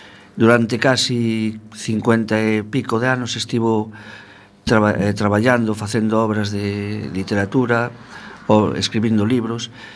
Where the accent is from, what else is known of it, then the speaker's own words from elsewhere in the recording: Monforte de Lemos, Galicia, Spain; Vos sabedes que eu son de Monforte de Lemos, unha cidade que está na provincia de Lugo.